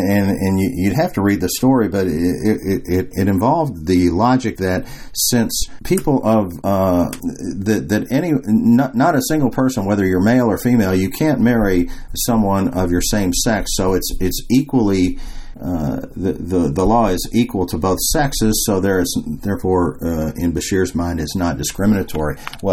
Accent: Kentucky, United States; It's my old neighborhood. I grew up in the Iroquois area down South 3rd Street

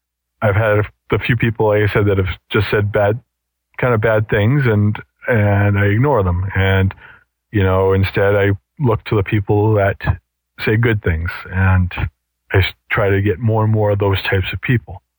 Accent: Boston, Massachusetts, United States; I'm from Boston

